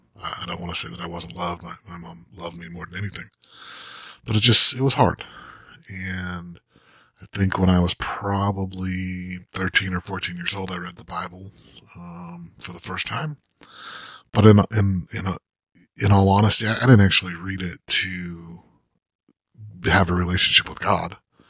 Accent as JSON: {"language": "English", "town": "Salt Lake City", "region": "Utah", "country": "United States", "tie": "born or raised there", "moved": "as an adult", "lives_now": "Nashville, United States", "said": "But, growing up in Salt Lake was hard, and so not defending my faith, but fighting against a faith that was not biblical was hard. And so, 16 years ago, I moved to Nashville."}